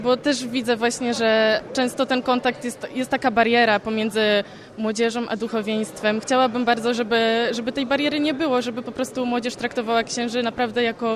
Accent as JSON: {"language": "Polish", "town": "Kołobrzeg", "region": "West Pomeranian Voivodeship", "country": "Poland", "said": "ponieważ dojazd nie zawsze mi pozwalał na to, że jestem z Kołobrzegu"}